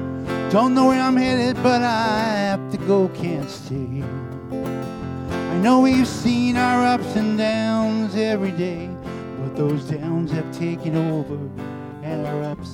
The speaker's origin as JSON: {"language": "English", "region": "Massachusetts", "country": "United States", "said": "This one I actually put the word Massachusetts in the song because I'm from Massachusetts."}